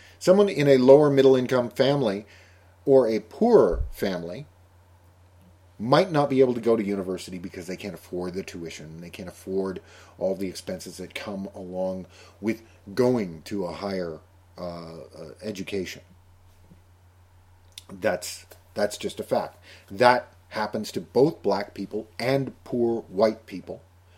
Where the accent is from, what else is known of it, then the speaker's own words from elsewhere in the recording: Canada; I'm Canadian, and therefore I don't know what it's like to live in that type of a situation. But I'm a Canadian. I live north of the border.